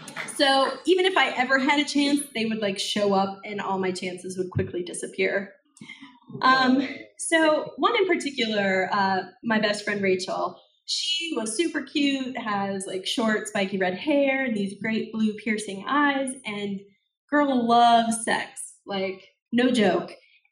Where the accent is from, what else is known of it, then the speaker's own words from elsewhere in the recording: Salt Lake City, Utah, United States; So, I grew up in Salt Lake City. It is not the polygamous dry county playland that many of you think that it is.